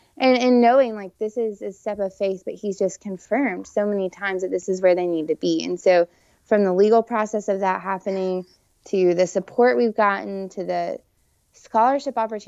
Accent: Chattanooga, Tennessee, United States; Both John Mark and I grew up in Chattanooga. Both of our parents are here.

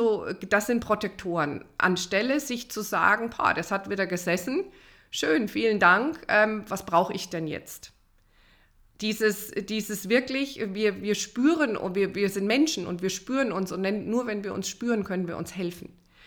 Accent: Munich, Bavaria, Germany; ich komme ja aus München, ganz München steht dann Kopf

